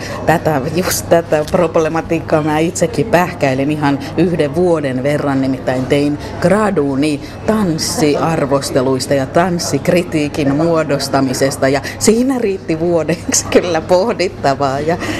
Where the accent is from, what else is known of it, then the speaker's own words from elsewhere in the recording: Tampere, Pirkanmaa, Finland; moved away as an adult; now in Vaasa, Finland; Mä oon Tampereelta syntyisin ja siellä kouluni käynyt. Ja tulin sitten Vaasaan opiskelemaan Vaasan yliopistoon viestintätieteitä vuonna 1991